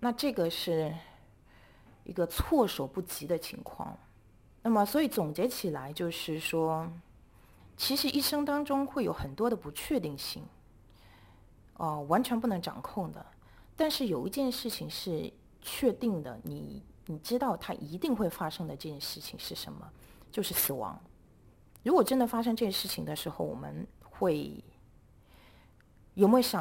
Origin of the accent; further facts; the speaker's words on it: China; moved away as an adult; now in Hong Kong; 我是在内地出生长大，完成了我的本科学习，然后在内地继续工作了几年以后才来到香港。我是2009年到的香港。